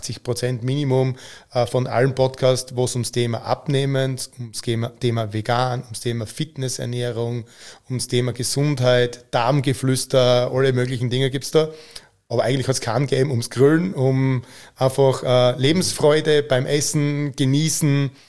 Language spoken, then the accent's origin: German; Styria, Austria; Und bei uns in der Oststeiermark hast du eigentlich immer zu die Fleischer, nicht, oder so nicht Metzger gesagt, sondern wir sind einfach die Fleischhocker immer gewesen.